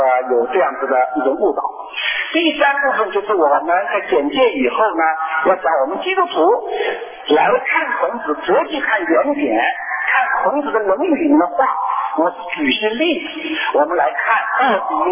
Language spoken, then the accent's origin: Chinese; China; 所以我们中国人如果知道这个，读罗马书应该感到很亲切